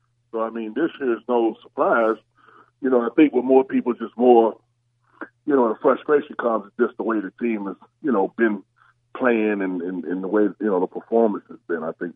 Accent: Miami, Florida, United States; I'm from Miami. I'm a Miami boy. I'm from Miami.

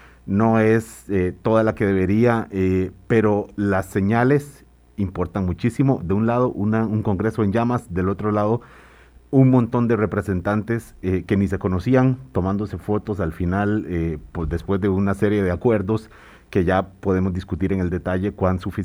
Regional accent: Poás, Alajuela, Costa Rica; Por suerte pude además ir a mi pueblo allá a Poás.

